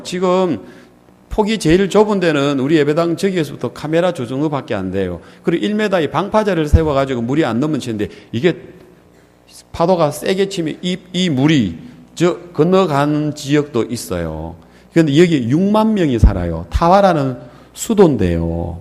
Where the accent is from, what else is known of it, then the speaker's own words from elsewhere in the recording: South Korea; 저는 한국에서 온 목사인데